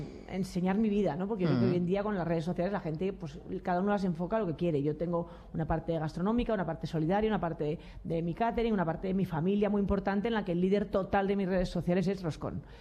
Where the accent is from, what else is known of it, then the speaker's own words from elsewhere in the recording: Madrid, Community of Madrid, Spain; yo es que soy súper española, madrileña … He vivido en Madrid toda mi vida, me la recorro en moto, me conozco todas las calles.